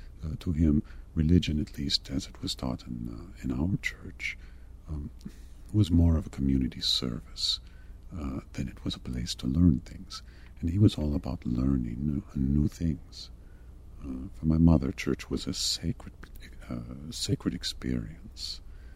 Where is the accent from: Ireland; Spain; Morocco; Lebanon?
Spain; Barcelona, Catalonia; English is a second language; Yes, well, I grew up in Spain, in the outskirts of Barcelona. I had a normal childhood, at least for those in my town.